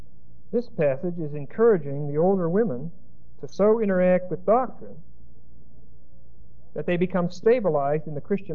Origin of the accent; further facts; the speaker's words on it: Pennsylvania, United States; when he found out that I was from Pennsylvania and that I liked to shoot pool